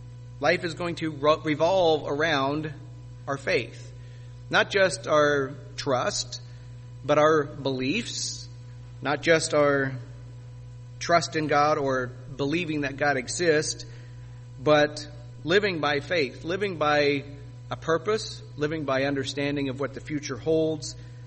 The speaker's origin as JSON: {"language": "English", "region": "Missouri", "country": "United States", "tie": "born or raised there", "said": "I grew up in the Midwest, in Missouri. It's called the Show Me State."}